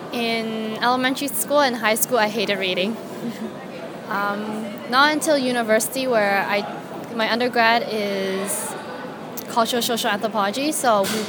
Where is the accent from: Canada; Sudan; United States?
Canada; I grew up in Canada, so English is not really a problem for me, and I never thought of it as a problem until I see people who has this problem. And because I'm also fluent in Cantonese